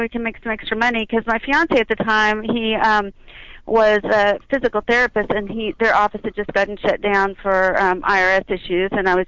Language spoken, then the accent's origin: English; Texas, United States; now in Colorado, United States; Well, I'm actually from Texas, but I've been living in Colorado the last few years, and it's a nice change.